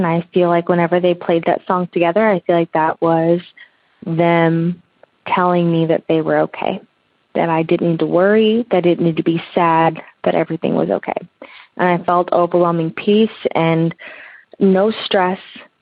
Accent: St. Louis, Missouri, United States; I am from St. Louis, Missouri

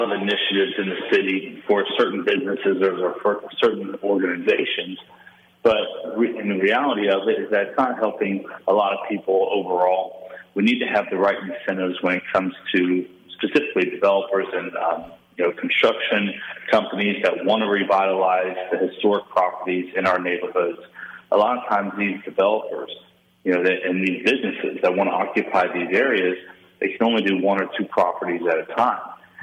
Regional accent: Cincinnati, Ohio, United States; but really my whole life, you know, growing up in Cincinnati.

